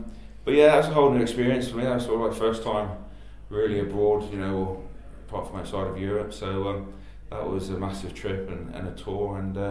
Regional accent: South West England, United Kingdom; growing up in Cornwall, like in a little, you know, tiny little village

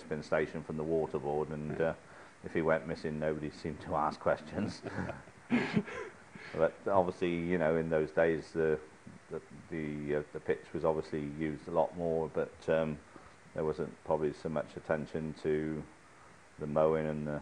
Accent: Minster Lovell, South East England, United Kingdom; No, I came from Minster Level up in Oxfordshire.

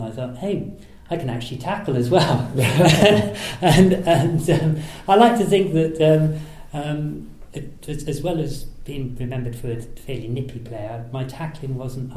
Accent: Lydney, South West England, United Kingdom; born there; I was born in Lydney, believe it or not. My family originates from Chepstow

